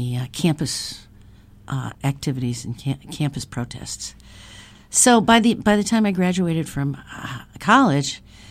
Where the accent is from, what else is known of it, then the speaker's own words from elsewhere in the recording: Chicago, Illinois, United States; moved away as an adult; also born or lived in San Francisco; now in Kansas City, United States; Well, I was born in Chicago, all right?